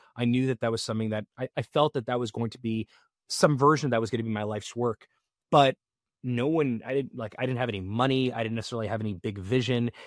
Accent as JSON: {"language": "English", "region": "Florida", "country": "United States", "tie": "born or raised there", "also_born_or_lived": "Canada", "said": "I was born in Canada. I grew up in South Florida."}